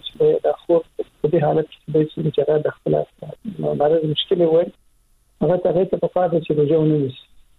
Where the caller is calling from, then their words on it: Zabul, Afghanistan; از تو خیم د زابل وزارت شګول ولسوالۍ.